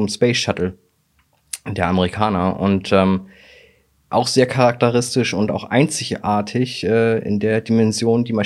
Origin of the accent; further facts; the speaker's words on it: Hamburg, Germany; als Hamburger bist du ja auch so ein bisschen weit stolz darauf.